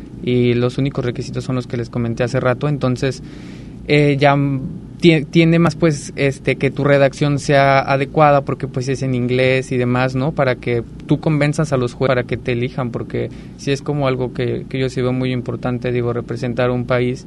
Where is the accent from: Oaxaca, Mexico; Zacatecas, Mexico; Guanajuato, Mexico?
Guanajuato, Mexico; León; now in Puerto Vallarta, Mexico; yo elegí trabajar en Puerto Vallarta. A pesar, bueno, de que soy de León, de hecho solo vine a estudiar aquí la universidad.